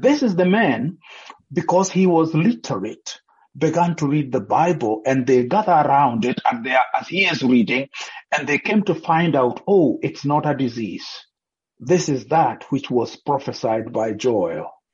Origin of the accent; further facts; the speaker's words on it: Nyeri, Central, Kenya; I was born in Central Province, of Nyeri District, to be specific. Mm-hmm. Raised there. Mm-hmm. All my life, went to high school in Nyandarua. Mm-hmm. And the places I've really lived is Nyeri, Nyandarua